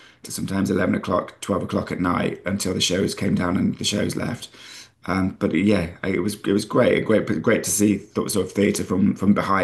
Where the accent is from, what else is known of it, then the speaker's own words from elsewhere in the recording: Nottingham, East Midlands, United Kingdom; I obviously growing up in Nottingham, I'd never heard of it.